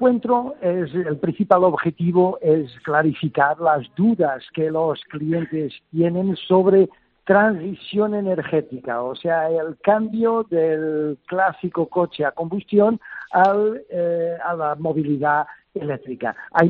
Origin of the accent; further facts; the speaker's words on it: Portugal; Soy de Portugal, de aquí al lado.